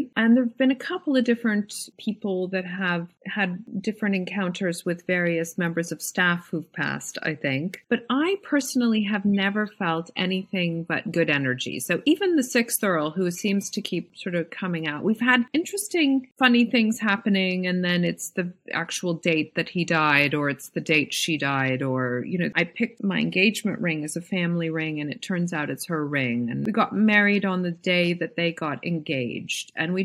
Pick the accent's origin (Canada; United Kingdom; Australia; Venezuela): Canada; moved away; Also, I'm from Canada, so that's another layer of needing to understand the culture.